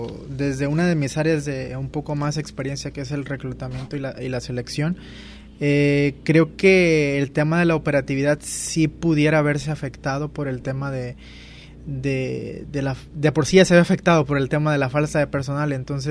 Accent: Mexico; como mexicanos

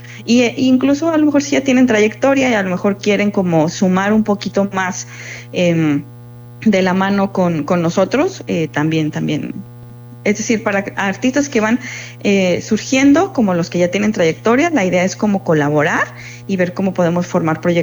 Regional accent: Mexico City, Mexico; now in Puerto Vallarta, Mexico; yo llegué a Vallarta hace 8 años, yo soy chilanga, o fui chilanga

